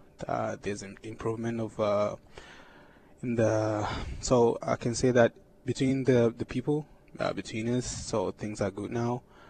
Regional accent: Rwanda; So I was born in Rwanda, 1996, and.

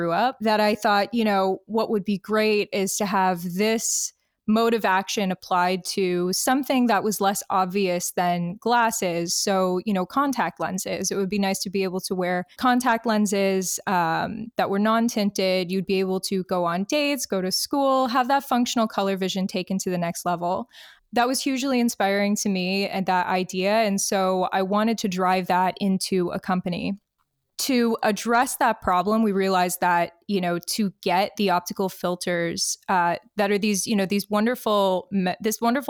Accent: Detroit, Michigan, United States; now in Canada; Yeah, absolutely. I'm proud of it. I am from Detroit, Michigan.

